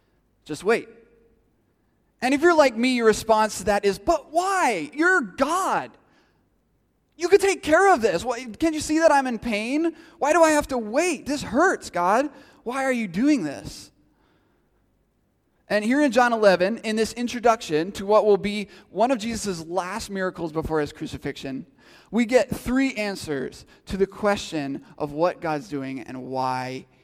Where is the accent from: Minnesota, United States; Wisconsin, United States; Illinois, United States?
Minnesota, United States; I'm from Minnesota, and if you know anything about Minnesota sports, you know that this feeling is all too familiar for me.